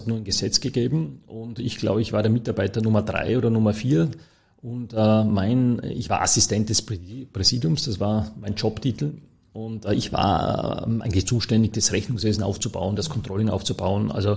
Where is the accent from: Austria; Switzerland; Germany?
Austria; Vorarlberg; born there; also born or lived in Toulouse; Also ich bin ja gebürtiger Vorarlberger.